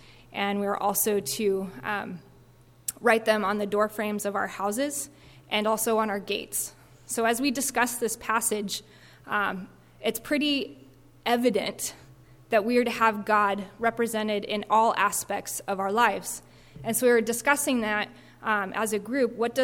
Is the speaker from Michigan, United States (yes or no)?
no; Oregon, United States; I'm from Oregon.